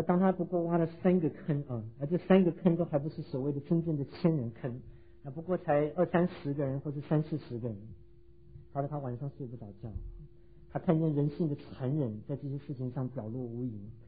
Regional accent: China; 我们中国人稍微注意到，就是中国有一个刑事专家啊

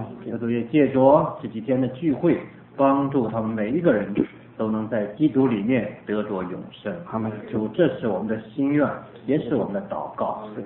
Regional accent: China; 因为我们中国人得天独厚，你让我们有一个很深厚的文化背景

